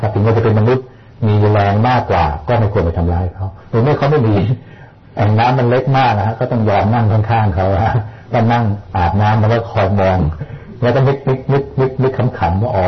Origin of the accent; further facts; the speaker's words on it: Bangkok, Thailand; คือเราเป็นคนกรุงเทพอะฮะไม่ค่อยคุ้นได้ยินเสียงนะ